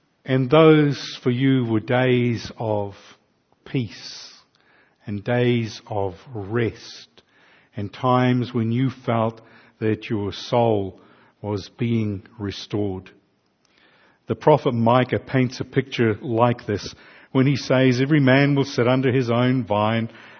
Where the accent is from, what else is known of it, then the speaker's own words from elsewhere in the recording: Invercargill, Southland, New Zealand; Some with me growing up in Invercargill